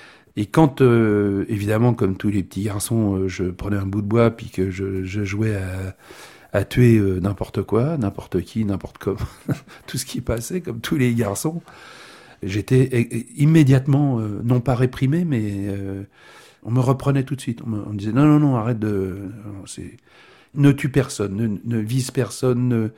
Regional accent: Paris, Île-de-France, France; Mais moi je suis parisien. C'est pas pareil. Moi je suis né à Paris. J'ai grandi dans un quartier extrêmement populaire. Donc je suis parisien. La Bretagne, ben, j'y vais chez ma grand-mère.

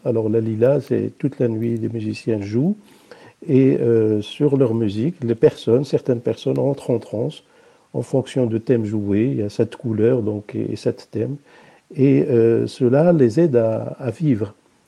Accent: Marrakesh, Marrakesh-Safi, Morocco; Moi, je suis né à Marrakech au milieu du siècle dernier

